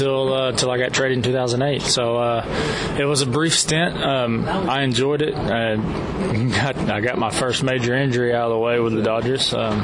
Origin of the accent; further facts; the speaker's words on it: Tullahoma, Tennessee, United States; also born or lived in McMinnville; I grew up in Tullahoma, Tennessee, where I moved there when I was about 12. I was in McMinnville, Tennessee before that.